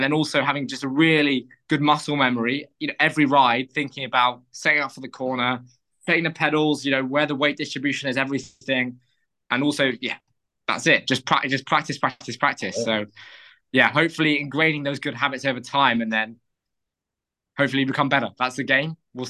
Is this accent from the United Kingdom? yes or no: yes; London, United Kingdom; maybe it's because I'm from London and we didn't have many descents.